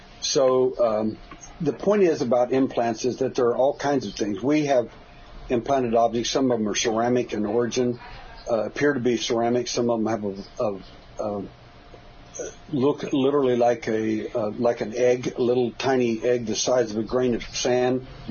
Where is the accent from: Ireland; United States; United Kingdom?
United States; Texas; born there; I was born at night, 7:30 at night, as a matter of fact, and I was born in Texas, but it wasn't last night.